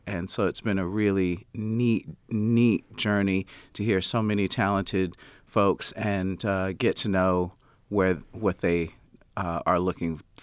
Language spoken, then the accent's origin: English; Rome, Georgia, United States; I grew up in Rome, Georgia, and it was a wonderful but rather conservative town. And my family's still there